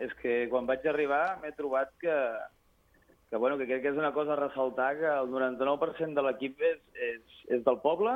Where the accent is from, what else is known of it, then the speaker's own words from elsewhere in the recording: Banyeres del Penedès, Catalonia, Spain; No, no, sóc de Banyeres.